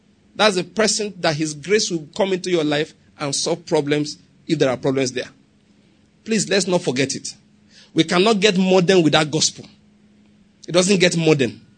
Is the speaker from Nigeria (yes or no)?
yes; Anambra, Nigeria; now in United States; I'm from Anambra State. I live in America, but right now I'm in Nigeria.